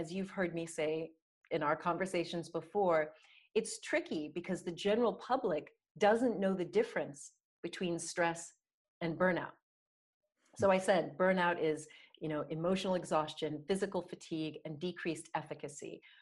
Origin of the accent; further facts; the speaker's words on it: United States; I'm an American, you're from the UK.